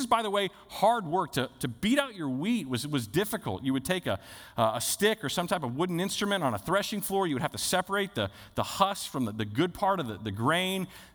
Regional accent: Dallas, Texas, United States; now in Fresno, United States; Now, I'm a suburbs kid. I grew up in Dallas, in the suburbs of Dallas. I remember when I moved to Fresno

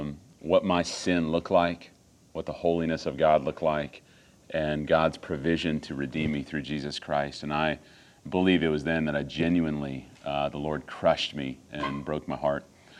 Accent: Dallas, Texas, United States; moved back to where she was from, which was the Dallas area in Texas. And so I grew up in North Dallas and grew up in a non-believing home.

